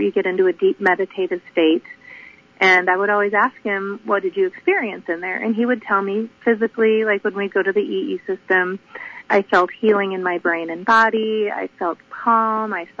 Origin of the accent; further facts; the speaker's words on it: Wisconsin, United States; now in Nevada, United States; we're from Wisconsin where we had lots of robins, but here in Nevada, we don't have too many robins